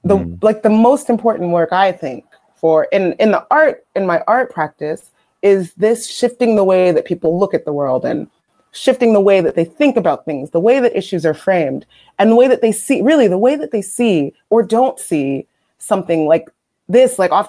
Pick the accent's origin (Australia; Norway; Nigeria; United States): Nigeria; I'm Nigerian, so thinking about that.